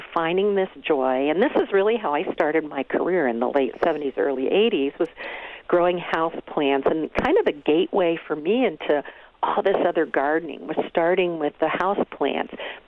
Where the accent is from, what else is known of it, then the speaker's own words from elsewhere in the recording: Ohio, United States; Oh, and you know, I grew up in Ohio and moved here